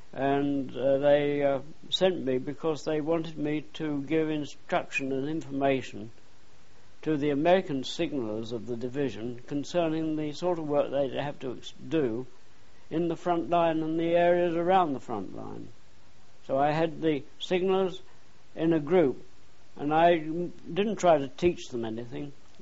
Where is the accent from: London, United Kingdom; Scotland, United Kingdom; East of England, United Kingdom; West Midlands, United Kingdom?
Scotland, United Kingdom; and being the Scot, and we had a mess marquee where we were all sitting down together